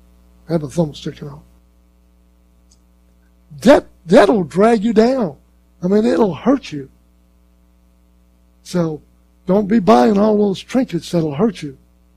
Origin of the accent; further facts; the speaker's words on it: Louisiana, United States; No, nothing disparaging about my state. This is my home state. I'm back here.